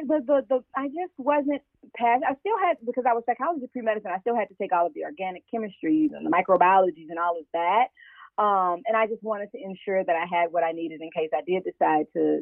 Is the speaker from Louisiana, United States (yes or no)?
yes; Louisiana, United States; I am originally from Louisiana.